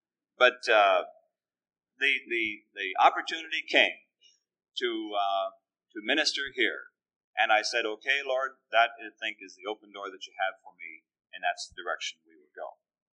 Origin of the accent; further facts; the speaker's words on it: San Francisco, California, United States; I was raised in San Francisco, the big cosmopolitan city, you know, and Seattle was a long ways off.